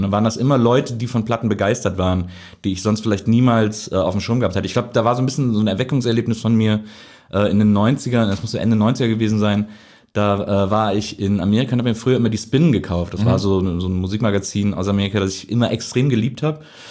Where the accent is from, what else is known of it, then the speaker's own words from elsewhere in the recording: Wesseling, North Rhine-Westphalia, Germany; ich komme aus Wesselingen, das ist so zwischen Köln und Bonn, so ein kleiner Ort.